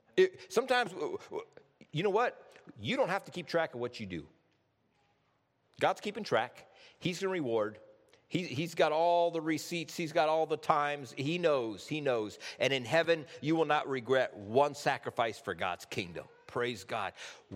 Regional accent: Clona, Iowa, United States; So I grew up in Clona, Iowa, a farming community.

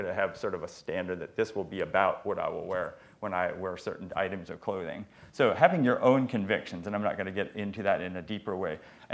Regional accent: Holmes County, United States; I was from Holmes County, and she lived in Georgia.

